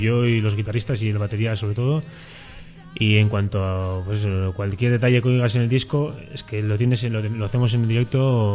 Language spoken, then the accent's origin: Spanish; Amorebieta, Basque Country, Spain; somos de Durango, pero bueno, yo soy de Amorebieta